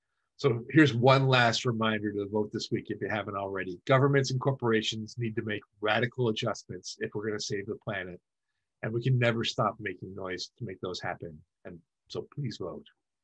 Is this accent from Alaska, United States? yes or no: no; Buffalo, New York, United States; You know, it reminded me of my hometown of Buffalo. It really took me back.